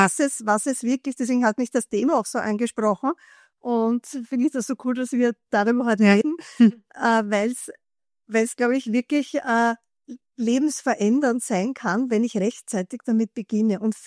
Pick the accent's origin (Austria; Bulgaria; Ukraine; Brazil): Austria; Bad Vöslau, Lower Austria; Ich komme aus Bad Vöslau und der wohnt ganz in der Nähe von mir